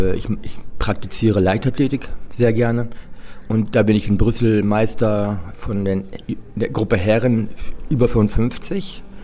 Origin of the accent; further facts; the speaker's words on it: Liebenau, Lower Saxony, Germany; now in Frankfurt, Germany; Ich bin in Liebenau an der Weser aufgewachsen.